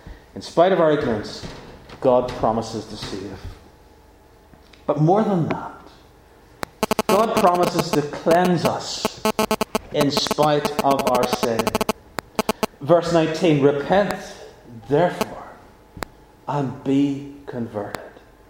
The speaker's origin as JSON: {"language": "English", "region": "Northern Ireland", "country": "United Kingdom", "tie": "born or raised there", "said": "when I grew up in Northern Ireland, I worked often on farms"}